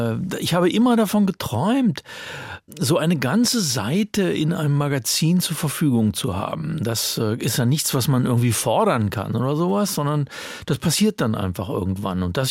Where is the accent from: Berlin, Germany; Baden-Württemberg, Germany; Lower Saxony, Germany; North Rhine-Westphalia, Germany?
Lower Saxony, Germany; Braunschweig; eine Fahrradtour von meiner Heimatstadt Braunschweig bis nach Malente